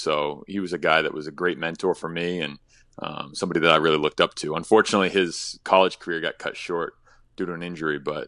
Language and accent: English; Warren, Maine, United States; I was born and raised in Warren, Maine, and I went to Madomic Valley High School.